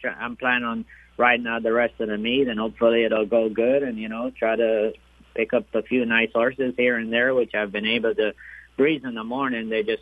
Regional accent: Miami, Florida, United States; No. I've never rode. I grew up in Miami, and I learned to ride in Florida.

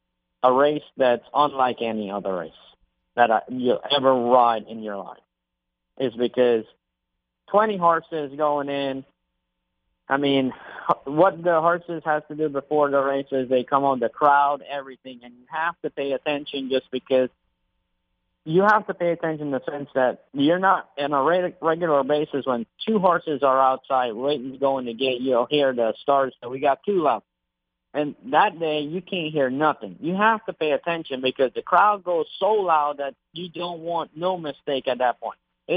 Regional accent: Miami, Florida, United States; Yeah, growing up in Miami, I like the Miami Heat.

